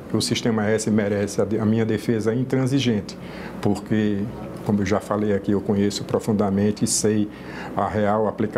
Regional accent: Sergipe, Brazil; eu tive a honra de ser presidente de uma federação do comércio lá do meu estado de Sergipe.

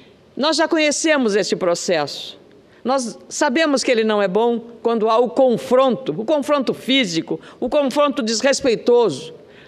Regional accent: Rio Grande do Sul, Brazil; eu, como gaúcha, fico feliz porque o Rio Grande do Sul começou esse projeto

